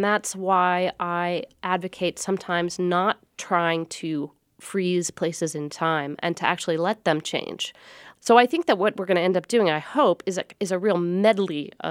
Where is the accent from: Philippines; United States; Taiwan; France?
United States; Seattle, Washington; born or raised there